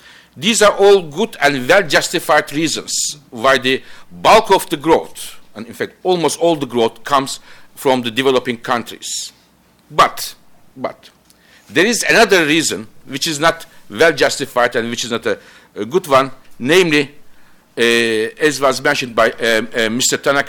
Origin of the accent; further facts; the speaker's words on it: Turkey; I don't know US, but in my home country, in Turkey, we were using a lot of fuel oil.